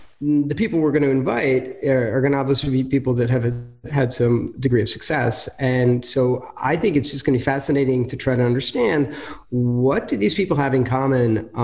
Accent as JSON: {"language": "English", "country": "United States", "lives_now": "Krakow, Poland", "said": "I'm an American who ended up living in Krakow, Poland."}